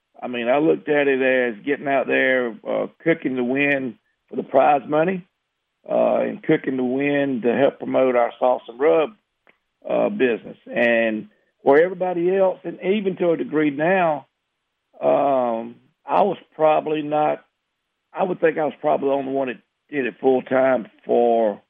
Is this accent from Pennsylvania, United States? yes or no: no; Vienna, Georgia, United States; There's a big event right here south of my hometown in Vienna, Georgia, just in the same county where I live now that I lived all my life, 140 teams.